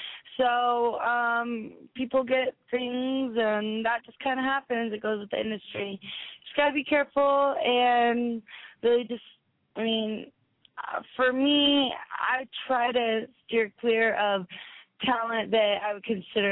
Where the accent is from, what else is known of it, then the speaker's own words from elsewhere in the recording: Kansas, United States; I'm from Kansas, so most of the guys I know there don't have jobs